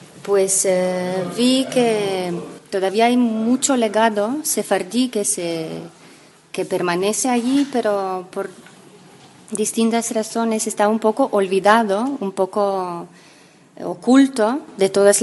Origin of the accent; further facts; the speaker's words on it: Maribor, Slovenia; born there; Spanish is a second language; Yo nací en Eslovenia, en Maribor, que en aquel entonces todavía formaba parte de Yugoslavia.